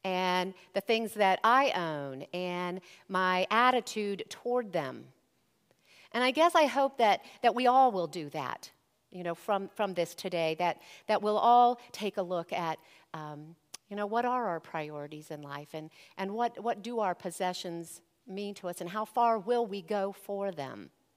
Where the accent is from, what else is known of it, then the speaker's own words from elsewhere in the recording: Columbus, Ohio, United States; if you don't know, I grew up in the Columbus area.